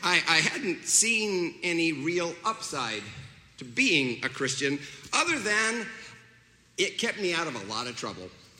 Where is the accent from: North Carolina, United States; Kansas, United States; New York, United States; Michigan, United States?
Kansas, United States; Hamlin; Hamlin Baptist Church in Hamlin, Kansas.